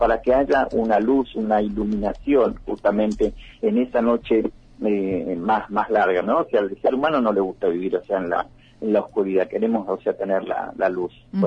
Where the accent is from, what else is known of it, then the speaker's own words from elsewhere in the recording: Buenos Aires, Argentina; vengo de Buenos Aires y yo estas cuestiones así populares no las conocía